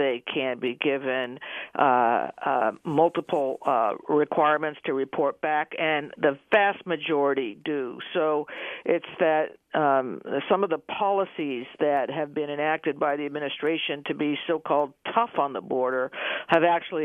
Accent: New Mexico, United States; also born or lived in Arizona; I grew up in New Mexico. I spent most of my adult life in Arizona.

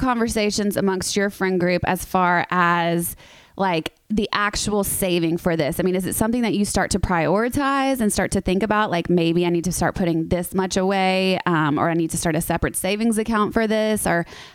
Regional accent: the South, United States; I mean, I'm from the South. So a lot of us are taught at a really young age

